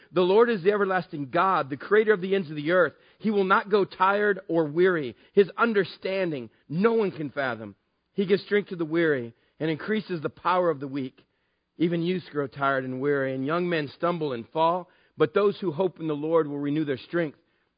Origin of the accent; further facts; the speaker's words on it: Texas, United States; I grew up in West Texas. I've seen them.